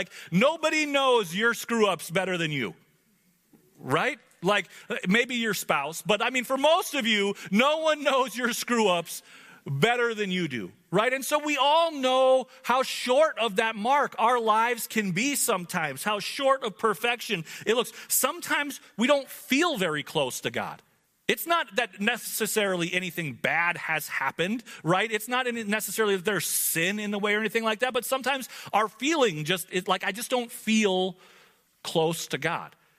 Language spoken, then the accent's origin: English; United States; Which, because we're American and our pastures are green